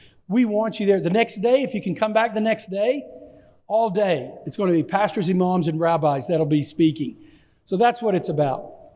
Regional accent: Texas, United States; I'm from Texas. We know how to deal with stuff like that.

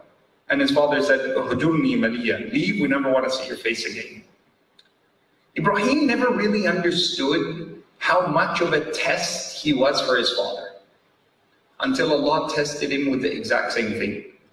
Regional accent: Canada; when I was growing up in Canada

